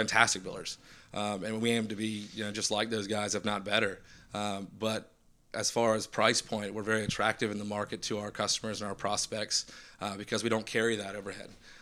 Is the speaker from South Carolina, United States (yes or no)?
yes; Charleston, South Carolina, United States; We've got a big natural market here, both being born and raised in Charleston.